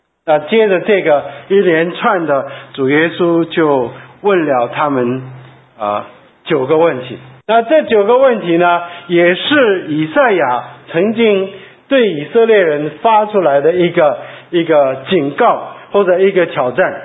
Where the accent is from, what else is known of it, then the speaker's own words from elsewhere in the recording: Shandong, China; 我家里我是山东人，是又白又胖